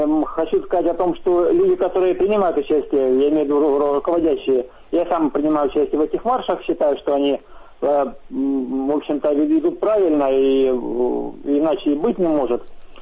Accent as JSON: {"language": "Russian", "town": "Donetsk", "region": "Donetsk Oblast", "country": "Ukraine", "tie": "born or raised there", "moved": "yes", "lives_now": "Russia", "said": "я вырос и родился в Донецке, и только последние 10 лет живу в России."}